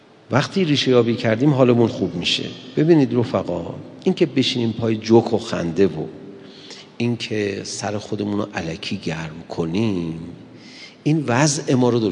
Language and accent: Persian; Iran; نه ما میدونی ایرانی هستیم